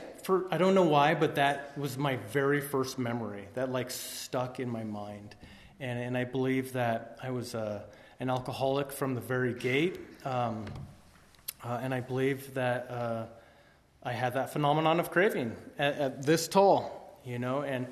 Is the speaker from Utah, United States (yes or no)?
no; Tehachapi, California, United States; I grew up in Tehachapi. Which is a great town to grow up in.